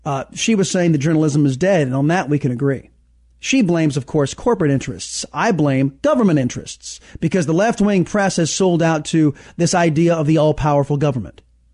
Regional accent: Texas, United States; stretching nearly 120 miles down my home state's eastern border.

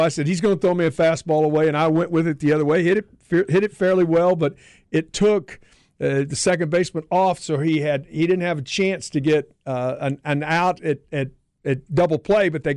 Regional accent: Texas, United States; one of the most incredible, heart-wrenching and exciting moments for me being a Texan to come back home and to be here

